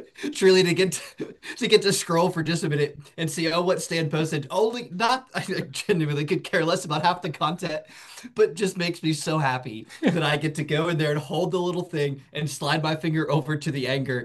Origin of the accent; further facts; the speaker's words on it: Woodstock, Georgia, United States; so we lived there from Atlanta, originally, or the greater Atlanta area. If you're familiar with Atlanta, I grew up in Woodstock on the sort of northwest side.